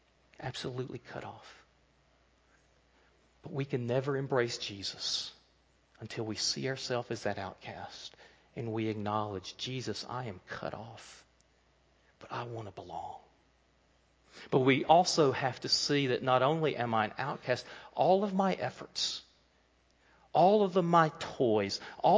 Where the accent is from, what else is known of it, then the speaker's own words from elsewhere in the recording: Georgia, United States; Where I grew up outside of Atlanta, our county was clearly divided into two sections.